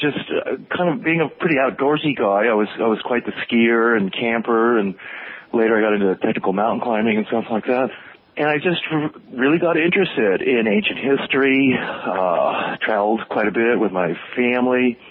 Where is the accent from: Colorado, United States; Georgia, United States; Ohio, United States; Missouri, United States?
Colorado, United States; also born or lived in France; I really grew up in Colorado, actually.